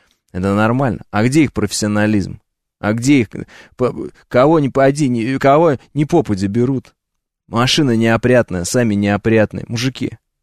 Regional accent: Moscow, Russia; я 30 лет, я коренной москвич

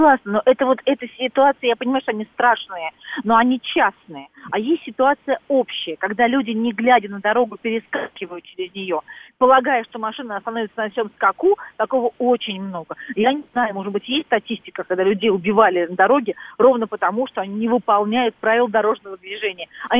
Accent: Moscow, Russia; Я из Москвы.

